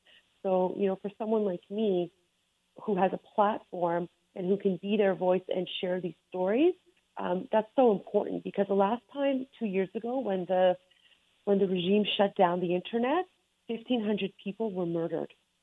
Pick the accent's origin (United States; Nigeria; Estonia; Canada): Canada; I'm so proud of living in Canada and being Canadian. I mean, my parents immigrated here because they wanted to raise their daughters in a free and democratic society.